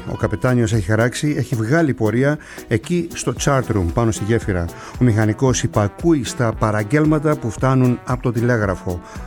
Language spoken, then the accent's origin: Greek; Kasos, South Aegean, Greece; μία άλλη μαντινάδα από το νησί μου την Κάσο